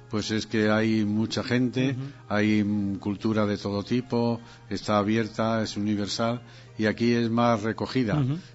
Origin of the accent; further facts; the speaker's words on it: Guareña, Extremadura, Spain; y oyentes de mi pueblo desde que nací.